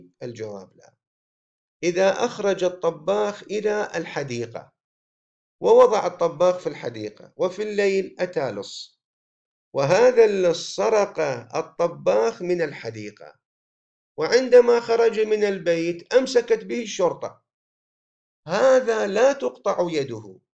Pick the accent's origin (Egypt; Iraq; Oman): Iraq; أذكر في التسعينات طبقوا عندنا في العراق هذا الحكم